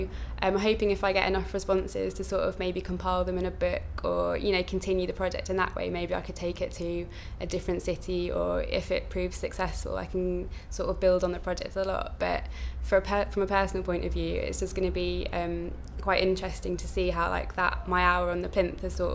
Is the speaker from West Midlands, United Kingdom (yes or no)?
no; Leatherhead, South East England, United Kingdom; I was born on the 6th of March 1987 and I'm from Leatherhead in Surrey.